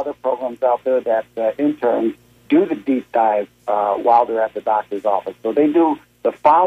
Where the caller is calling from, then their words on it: Bradenton, Florida, United States; Hello, and I'm from Bradenton. Thank you for taking my call.